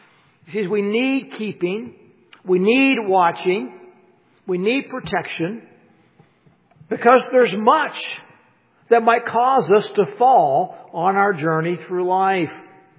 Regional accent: West Virginia, United States; And I tell you, I'm from West Virginia.

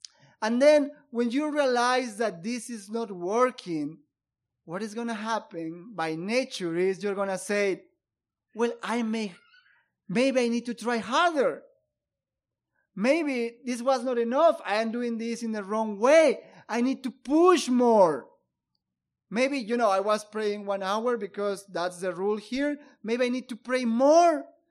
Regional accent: Peru; I am from Peru, and in South America, as you know, most of those countries for centuries have been ruled by Roman Catholic governments.

